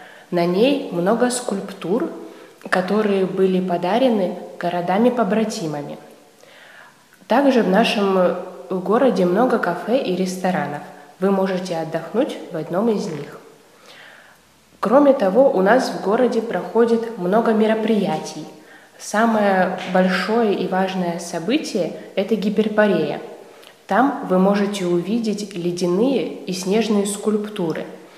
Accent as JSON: {"language": "Russian", "town": "Petrozavodsk", "region": "Republic of Karelia", "country": "Russia", "tie": "born or raised there", "said": "Мой родной город Петрозаводск. Это город, где я родилась. Наш город не очень большой, но очень зеленый."}